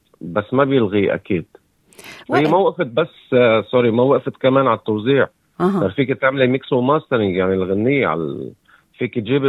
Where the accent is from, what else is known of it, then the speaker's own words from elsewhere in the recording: Palestine; now in Australia; وأنا كفلسطيني ما إلي بلد، فهون أستراليا هلأ هي بلدي وبعتبرها بلدي.